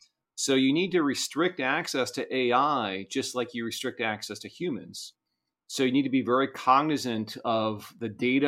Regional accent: Florida, United States; I was raised in Florida, grew up a lot of my life going to the Bahamas. My family owned a house in the Bahamas, so very kind of Caribbean, South Florida lifestyle I grew up in.

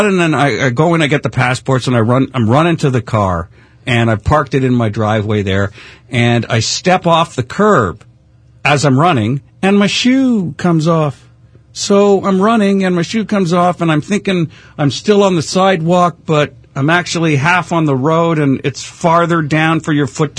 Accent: Canada; I'm from Canada, too.

